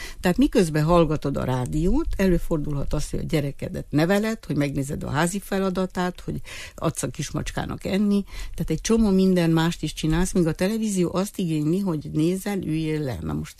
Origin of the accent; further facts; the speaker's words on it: Arad, Arad County, Romania; én jól tudok románul, mert aradi vagyok, és Temesváron végeztem az egyetemet